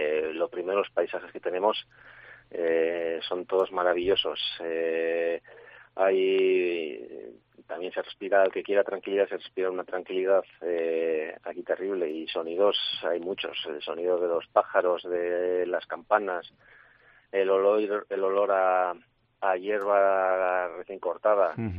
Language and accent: Spanish; Izal, Navarre, Spain; aquí en Izal, en mi pueblo, hasta hace prácticamente un año no teníamos cobertura